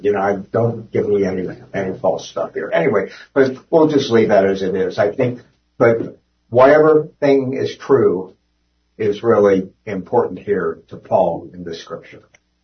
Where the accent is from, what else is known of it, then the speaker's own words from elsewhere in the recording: Cincinnati, Ohio, United States; I grew up in Cincinnati.